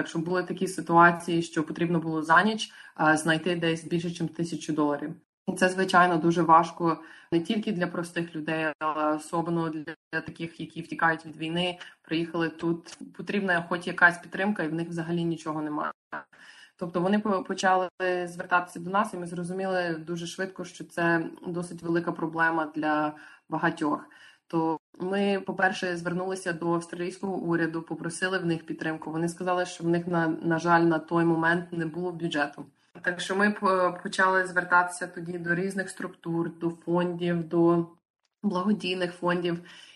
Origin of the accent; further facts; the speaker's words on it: Canada; moved away as an adult; also born or lived in Lviv, Ukraine / United States; now in Australia; Сама я родом зі Львова, я народилась в маленькому містечку Цедубляни. На той час там було десь 8 тисяч людей населення. І коли мені було 6 років, я виїхала з України і приїхала в Канаду. Я виросла в Канаді